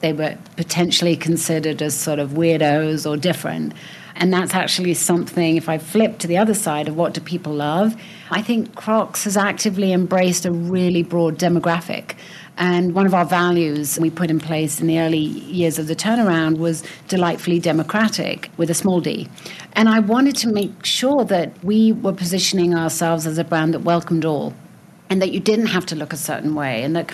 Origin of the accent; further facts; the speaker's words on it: England, United Kingdom; And I grew up with it in England